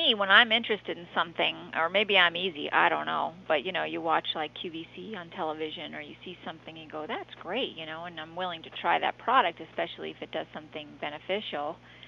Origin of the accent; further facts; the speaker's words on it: Ireland; I'm Irish, so that just makes us good at that.